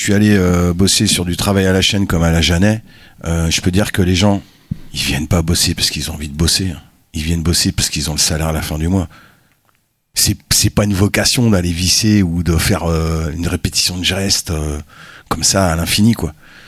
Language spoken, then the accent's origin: French; Belgium; Bah, en Belgique.